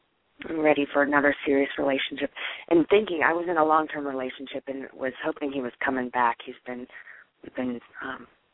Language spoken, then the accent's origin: English; North Carolina, United States; I'm from North Carolina.